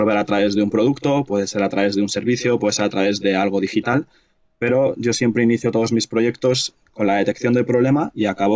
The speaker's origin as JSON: {"language": "Spanish", "town": "Madrid", "region": "Community of Madrid", "country": "Spain", "also_born_or_lived": "Milan, Italy", "said": "yo soy diseñador industrial de Madrid, aunque también estuve viviendo en Milán hasta hace no mucho. Volví a España este último año, este 2020"}